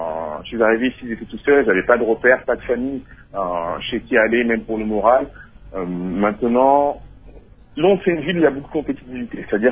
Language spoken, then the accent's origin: French; France; now in London, United Kingdom; Moi, je suis né et j'ai grandi en France, des parents congolais évidemment, oui.